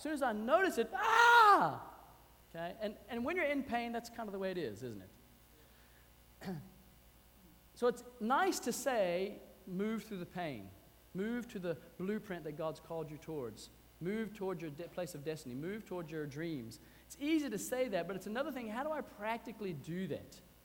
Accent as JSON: {"language": "English", "region": "the South", "country": "United States", "said": "Because I am from the South, I like feedback."}